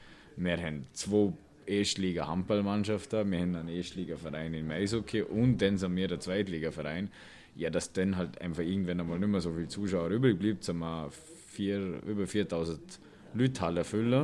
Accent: Vorarlberg, Austria; wenn ich natürlich aus Österreich als Vorarlberger bin

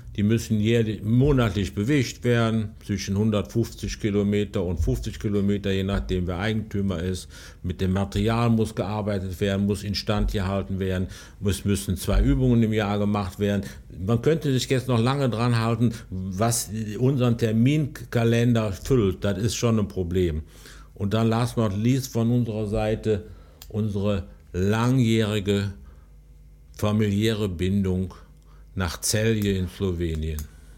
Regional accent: Wilflinghofen, Germany; born there; da bin ich ja hier in Wilflinghofen geboren, wohne hier, habe hier lange gewohnt, mache meine ganze Freizeit hier in Wilflinghofen

